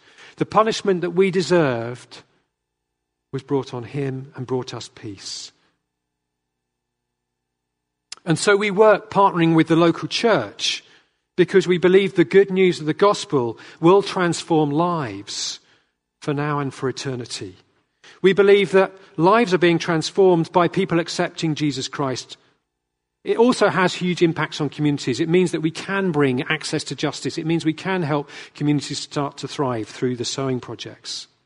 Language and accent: English; England, United Kingdom; I was a bit afraid. I'm an Englishman, so I don't really want to talk about bank accounts.